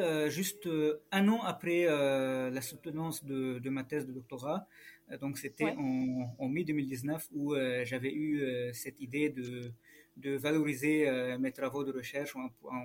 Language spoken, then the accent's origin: French; Lebanon; Donc moi, je suis Libanais et comme tous les Libanais, j'ai envie de réussir dans l'entrepreneuriat